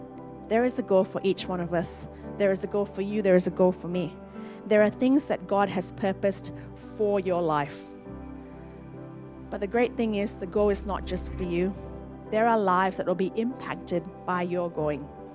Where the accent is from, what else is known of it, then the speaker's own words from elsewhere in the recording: Malaysia; the society that I grew up in Malaysia, which is very performance-based or very performance-focused